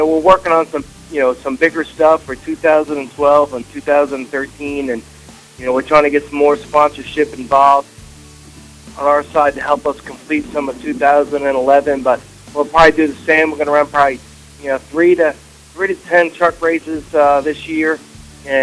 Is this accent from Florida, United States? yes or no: no; New York, United States; win our first race at Watkins Glen International in my home state of New York